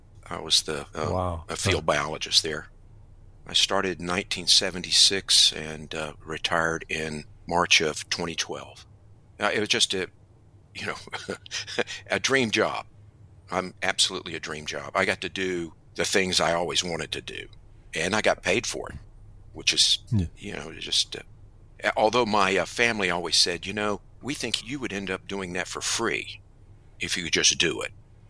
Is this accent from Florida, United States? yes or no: yes; Homestead, Florida, United States; I grew up in Homestead, right on the edge of the Everglades. In fact, it's the gateway to Everglades National Park.